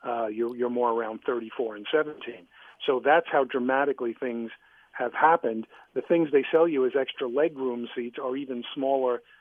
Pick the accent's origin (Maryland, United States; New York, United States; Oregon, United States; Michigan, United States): New York, United States; As a New Yorker who uses the term strap hanger literally